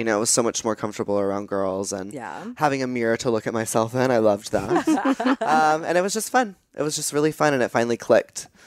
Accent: Texas, United States; growing up in Texas, a little gay boy, told not to act feminine because my parents didn't want me to get made fun of.

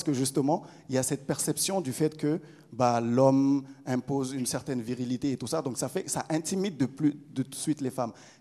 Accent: Benin; Moi, je suis béninois

